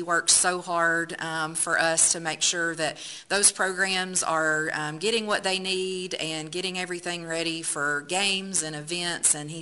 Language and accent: English; Westminster, South Carolina, United States; I'm originally from Westminster, South Carolina